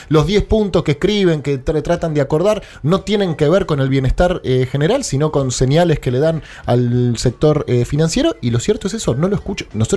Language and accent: Spanish; Buenos Aires, Argentina; no lo digo como porteño o como argentino